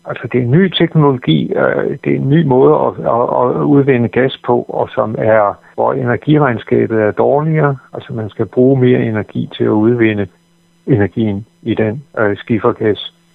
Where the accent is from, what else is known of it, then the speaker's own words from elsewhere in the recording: North Denmark Region, Denmark; now in Hundested, Denmark; Og nu er jeg selv fra Vendsyssel oprindelig, men bor i dag i Hundested